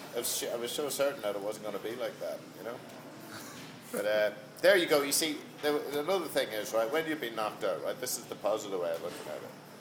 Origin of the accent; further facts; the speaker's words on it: Ireland; It's a bit like being Irish, you know.